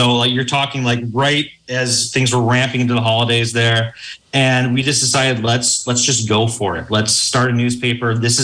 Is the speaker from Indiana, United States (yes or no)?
no; Richland Center, Wisconsin, United States; Originally from the Richland Center area. I grew up in Richland Center, born Richland Center, moved in the fourth grade. Lots of my family is still in the area.